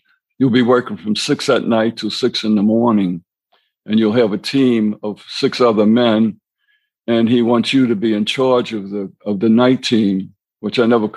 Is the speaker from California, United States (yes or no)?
no; New Orleans, Louisiana, United States; I was from New Orleans, Ninth Ward. I knew how to fight